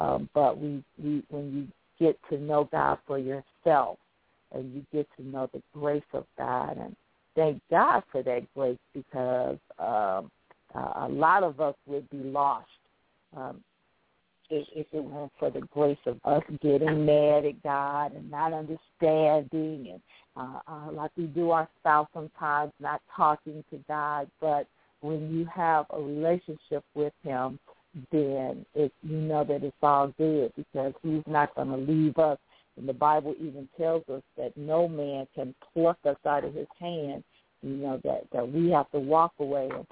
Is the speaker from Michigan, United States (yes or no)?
no; Chicago, Illinois, United States; He asked what church we attended, and we told him, you know, we're from Chicago, and we had attended Morgan Park.